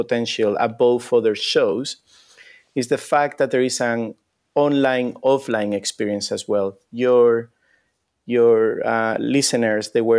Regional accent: Spain; English is a second language; I'm a Formula One fan. I come from Spain.

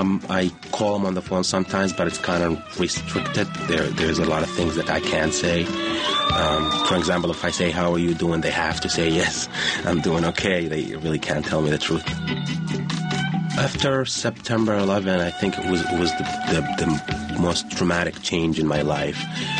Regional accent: Iraq; moved away as an adult; now in Boston, United States; I'm originally from Iraq, and I'm here as a refugee. I've been here since 1993.

